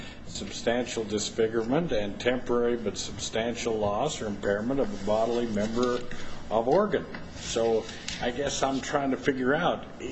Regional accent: Idaho, United States; and I say gamma, but I'm from Idaho.

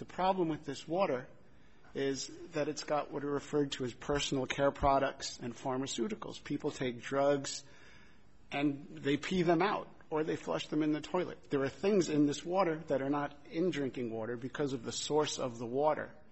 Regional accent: Arizona, United States; Now, I'm from Arizona.

